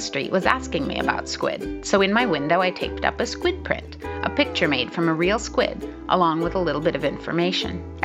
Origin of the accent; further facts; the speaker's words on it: San Jose, California, United States; from San Jose.